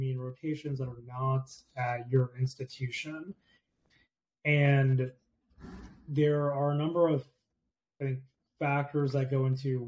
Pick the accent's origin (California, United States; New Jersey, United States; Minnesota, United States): New Jersey, United States; you know, I grew up in Jersey. I went to med school in New York.